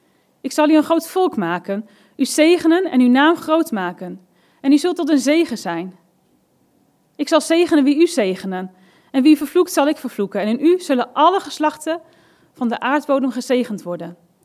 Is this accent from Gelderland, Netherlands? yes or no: yes; Harderwijk, Gelderland, Netherlands; now in Apeldoorn, Netherlands; We komen uit het mooie Apeldoorn. Daar wonen we sinds ons trouwen, bijna 6 jaar geleden. En ik ben opgegroeid en geboren in Harderwijk, in de christengemeente Savanja.